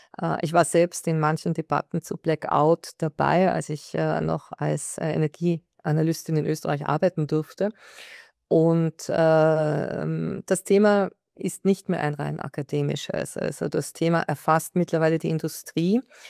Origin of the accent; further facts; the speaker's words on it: Lower Saxony, Germany; Ich habe selbst als Kind in Niedersachsen gelebt und ich kannte unter meinen Schulkameraden Kinder, deren Eltern und Großeltern bei Volkswagen gearbeitet hatten.